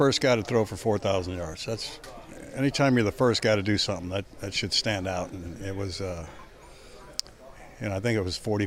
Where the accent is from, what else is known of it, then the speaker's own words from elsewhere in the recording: California, United States; I grew up in California. I grew up with the Brothers and the Mexicans. I grew up a Catholic kid. Never even heard the word Mormon until I moved to Utah.